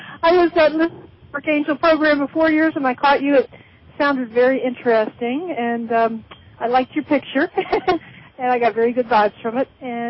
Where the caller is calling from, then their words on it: North Carolina, United States; North Carolina.